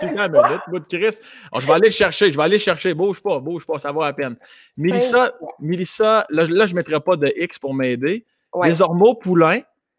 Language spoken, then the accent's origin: French; Laurier-Station, Quebec, Canada; natif de Laurier Station, une ville à la campagne, mon village natal.